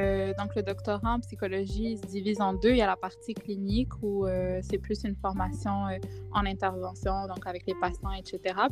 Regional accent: Montreal, Quebec, Canada; Je suis d'origine tunisienne, mais je suis née ici à Montréal.

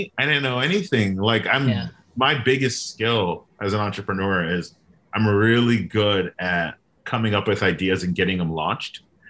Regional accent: Miami, Florida, United States; my parents are immigrants. They're from Honduras. I grew up in Miami. I was the first in my family to go to college.

